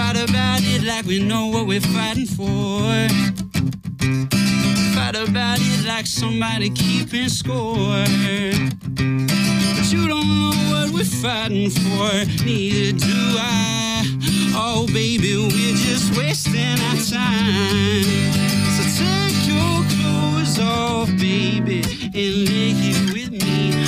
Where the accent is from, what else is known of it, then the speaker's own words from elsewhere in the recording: Chicago, Illinois, United States; I was born and raised in Chicago.